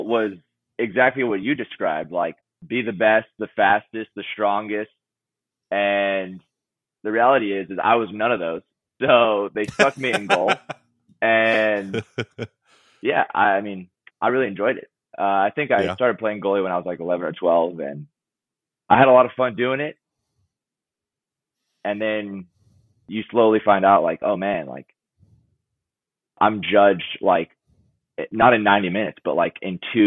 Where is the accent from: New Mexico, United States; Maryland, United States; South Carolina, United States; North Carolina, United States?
North Carolina, United States; Charlotte; I grew up in Charlotte, so like there was no reason for me to like an LA team.